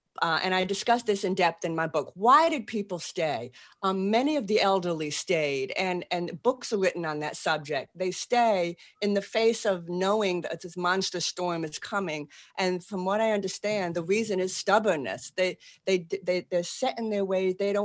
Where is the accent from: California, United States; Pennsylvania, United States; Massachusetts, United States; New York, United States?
Massachusetts, United States; Boston; I am. That's where I can park the car in the ya